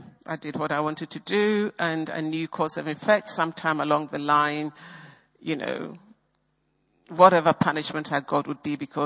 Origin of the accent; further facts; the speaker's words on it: Ghana; I grew up in Ghana, and my darling mama was a Presbyterian.